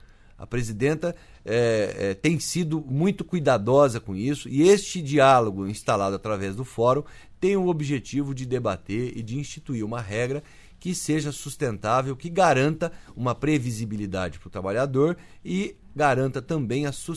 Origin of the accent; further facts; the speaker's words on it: Araçatuba, São Paulo, Brazil; E só podia vir de Araçatuba, da minha terra.